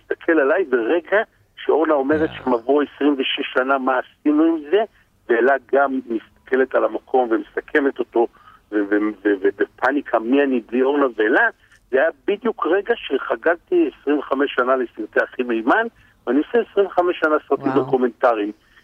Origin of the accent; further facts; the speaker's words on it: Kfar Yedidia, Central District, Israel; אני מגיע מכפר ידידיה מאיזה מושב ב-92, ילד בן 22, באמת שלא מכיר אף אחד מתל אביב